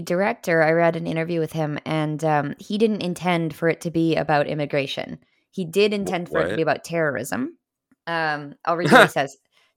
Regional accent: England, United Kingdom; Maybe because I'm English

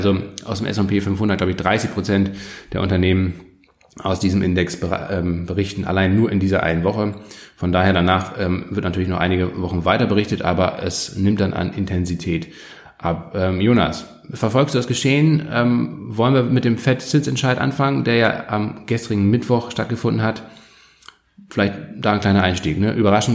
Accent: Kiel, Schleswig-Holstein, Germany; Loppo ist eine fantastische Rösterei in Kiel, in meiner Heimatstadt

